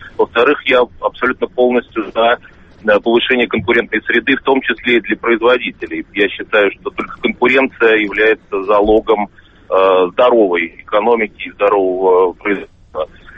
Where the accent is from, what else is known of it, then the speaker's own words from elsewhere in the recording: Moscow, Russia; Мне 40 лет, я москвич, предприниматель.